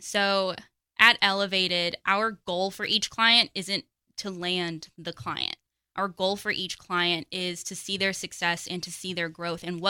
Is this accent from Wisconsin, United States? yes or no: no; Pottsboro, Texas, United States; also born or lived in Las Vegas, United States; So I am from Pottsboro. I spent about 15 years in the big city of Las Vegas before I moved out to Texas